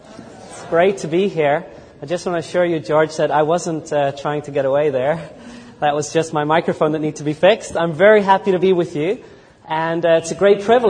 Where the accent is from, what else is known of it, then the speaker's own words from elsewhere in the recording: New Zealand; born there; I was born in New Zealand